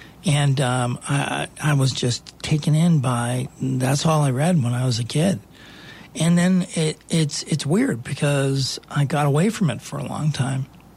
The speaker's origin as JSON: {"language": "English", "town": "Boston", "region": "Massachusetts", "country": "United States", "tie": "born or raised there", "said": "I grew up in Boston, and they have an incredible children's theater there, Boston Children's Theater, and I started taking classes"}